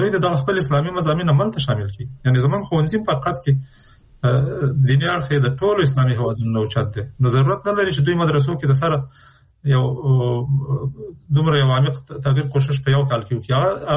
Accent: Afghanistan; نو چون موږ د افغانستان خلک یو، د افغانستان په هر فرد که هغه نظام کې که بیرون د نظام یې موږ پې مکلفیت لرو

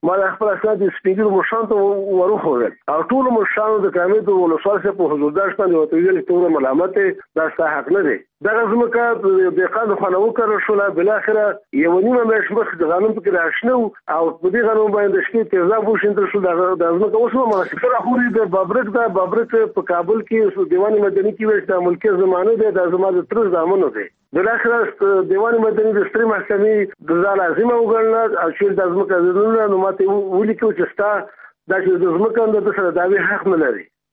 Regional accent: Nangarhar, Afghanistan; born there; زه د افغانستان د دې وطن بچی یم. زه د کامې دربنګ ولسوالۍ کې زیږېدلی یم

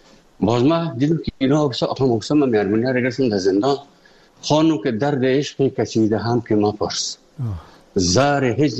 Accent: Afghanistan; moved away; also born or lived in Moscow; از افغانستان بر آمدیم آمدیم سه مسکو 4 سال مسکو

